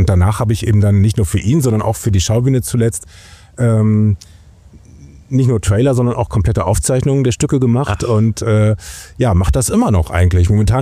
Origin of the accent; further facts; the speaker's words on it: Oldenburg, Lower Saxony, Germany; now in Berlin, Germany; als Oldenburger ist man gewohnt, mit dem Fahrrad irgendwie in 20 Minuten an jedem Punkt der Stadt sein zu können.